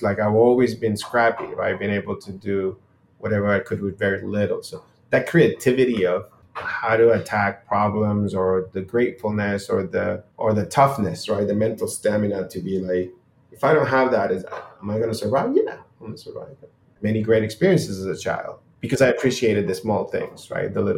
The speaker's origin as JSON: {"language": "English", "country": "Nicaragua", "tie": "born or raised there", "said": "I grew up in Nicaragua. Zero technology in my household. I mean, I was born in 76"}